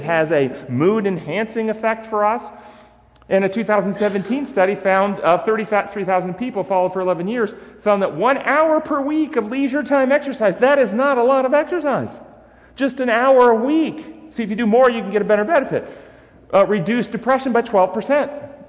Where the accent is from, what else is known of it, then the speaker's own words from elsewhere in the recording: Tennessee, United States; accent: southern; You know I am from Tennessee, don't you? So I can talk with a southern accent if you'd rather.